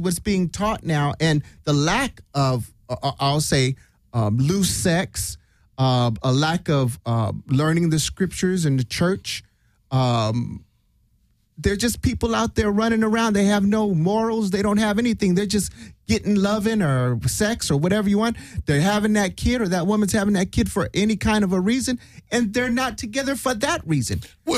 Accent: United States; We are American Negroes.

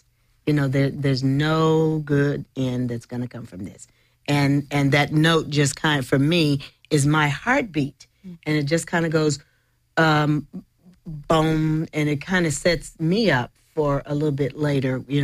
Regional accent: Dallas, Texas, United States; I'm born and raised in Dallas, Texas, and keep going.

